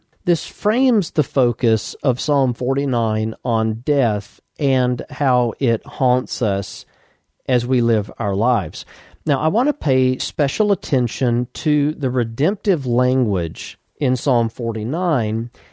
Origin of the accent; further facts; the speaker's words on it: Moody, Alabama, United States; I grew up in Moody, Alabama, and Moody was named after a man whose last name was Moody.